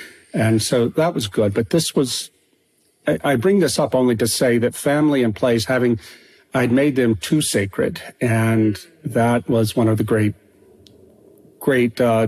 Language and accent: English; Louisiana, United States; also born or lived in Philadelphia; I moved with my wife and kids back to my hometown in Louisiana from Philadelphia, not because I particularly wanted to live in a little village on the river